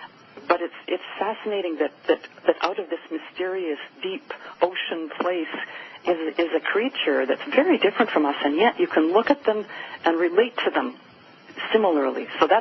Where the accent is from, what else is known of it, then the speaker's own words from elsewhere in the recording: Canada; also born or lived in New York City; My husband and I were living in New York City for a long time. I'm Canadian